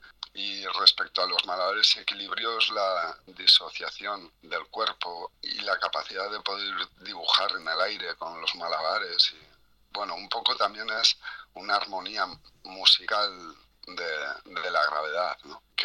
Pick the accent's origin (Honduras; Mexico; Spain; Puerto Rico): Spain; Pamplona, Navarre; Yo soy de Pamplona y allí, pues, en fiestas yo no tenía dinero.